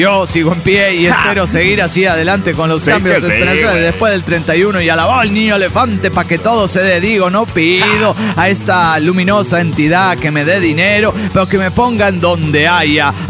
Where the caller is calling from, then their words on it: Ensenada, Baja California, Mexico; de Ensenada, Baja Califa.